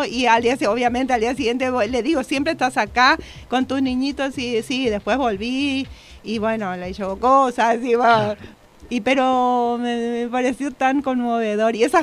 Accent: Itapúa, Paraguay; born there; cuando se estrene en Encarnación, que es el departamento, la capital del departamento donde yo nací

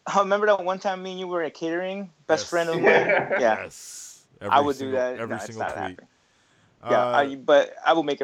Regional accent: Sicily, Italy; Back in my hometown of Sicily, mm-hmm. we very, very rarely use toppings. Toppings are more of like a, you know, American thing. So in Italy, pretty much, in Italy, you get you

